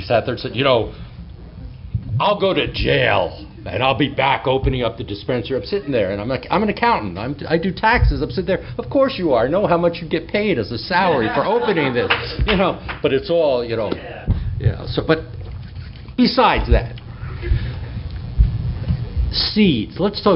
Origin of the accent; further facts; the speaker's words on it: New Hampshire, United States; I'm from New Hampshire. Yeah. You have a much nicer state, trust me.